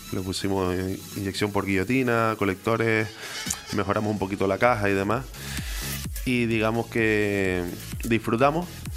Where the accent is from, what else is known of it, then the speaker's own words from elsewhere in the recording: San Juan de la Rambla, Canary Islands, Spain; yo soy de San Juan de la Rambla, de la zona alta, desde el barrio de San José.